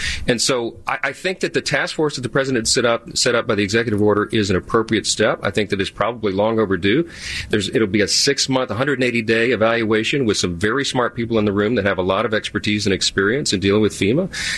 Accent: Louisiana, United States; I'm from Louisiana. We're a disaster-prone state, as is Florida

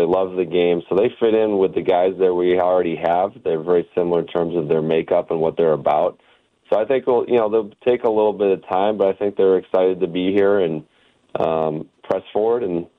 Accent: Northeast, United States; I grew up in the Northeast, so I do like hockey.

